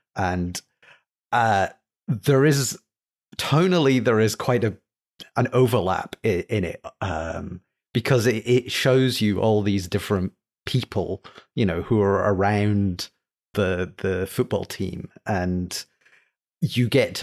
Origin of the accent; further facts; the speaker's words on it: Scotland, United Kingdom; despite being British, Scottish, I have zero interest in football.